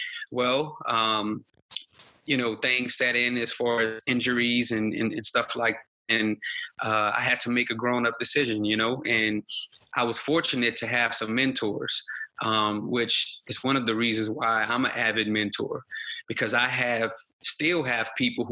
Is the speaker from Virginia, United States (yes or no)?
no; New Orleans, Louisiana, United States; As you briefly stated, I'm a New Orleans native.